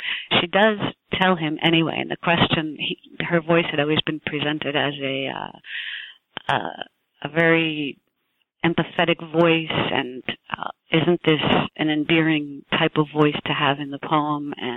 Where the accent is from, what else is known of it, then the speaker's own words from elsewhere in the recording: New Jersey, United States; born there; I was born in New Jersey. I was born into a large family. We're seven siblings in total.